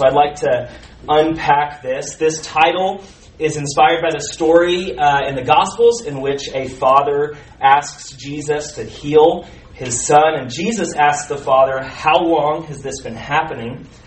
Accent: Round Rock, Texas, United States; I grew up in Round Rock, which is a suburb of Austin.

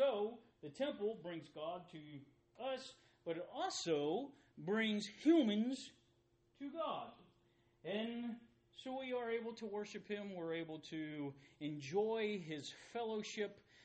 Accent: Alabama, United States; learning the Bible growing up in North Alabama

